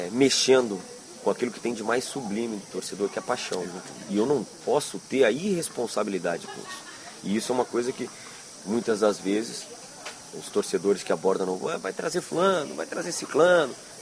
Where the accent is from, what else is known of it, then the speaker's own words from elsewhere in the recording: Rio Grande do Sul, Brazil; now in Rio de Janeiro, Brazil; Sou gaúcho.